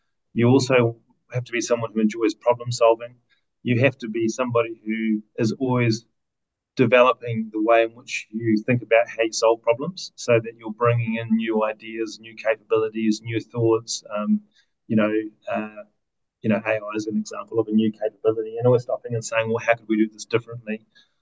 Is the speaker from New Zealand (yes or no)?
yes; South Island, New Zealand; now in Australia; And I'm from the South Island of New Zealand, so we tend to go back to the South Island